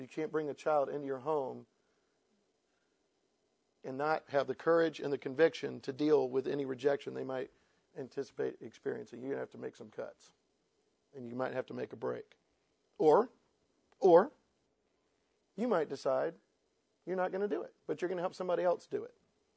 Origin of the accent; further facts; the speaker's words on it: Florida, United States; I'm from Florida. A hurricane is all I know.